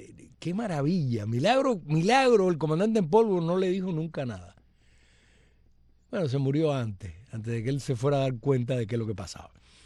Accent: Cuba; soy una cubana para el bien y no para el mal.

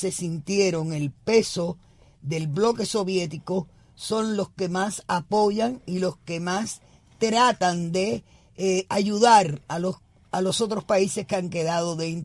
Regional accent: Cuba; Si yo, como cubana, tú me negaste a mí mi derecho como cubana, si yo para entrar en mi país tengo que pedir un visado

